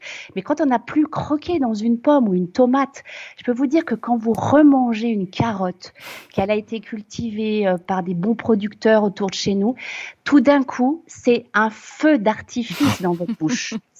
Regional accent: France

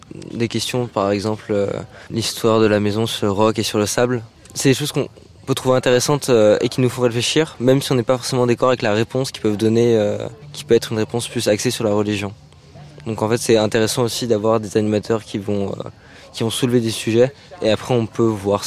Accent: Paris, Île-de-France, France; j'ai 15 ans, je viens de Paris et je suis scout au groupe Portemont-Luxembourg.

